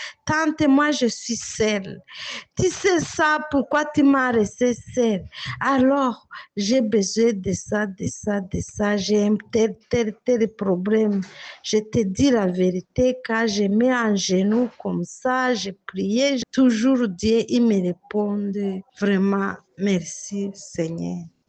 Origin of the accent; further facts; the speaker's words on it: DR Congo; now in Mayotte; Je suis congolaise et je suis à Mayotte.